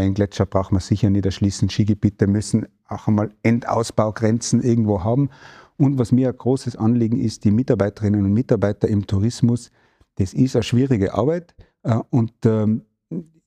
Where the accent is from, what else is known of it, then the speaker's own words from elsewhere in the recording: Fulpmes, Tyrol, Austria; Ich komme aus dem Stubai ursprünglich, ich bin aus Fulpmes im Stubai und ich habe meine ersten Euro eigentlich immer im Wintertourismus verdient.